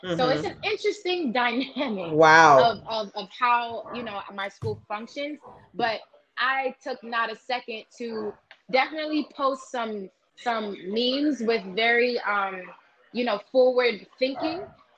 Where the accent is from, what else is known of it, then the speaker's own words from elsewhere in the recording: New York, United States; I am a New Yorker born and raised, but I started teaching in Fort Worth, Texas.